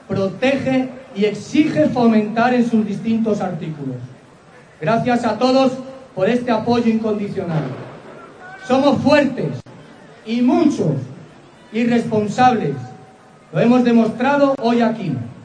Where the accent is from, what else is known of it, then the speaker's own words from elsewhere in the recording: Spain; Somos españoles a los que nos horrorizan las guerras y la explotación infantil y las desigualdades sociales